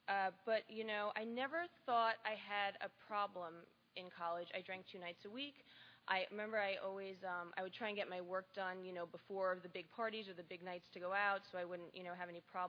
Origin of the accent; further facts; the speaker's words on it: New York, United States; As I said, I'm from New York. I grew up in a small town in Westchester County, which is a little bit north of the city.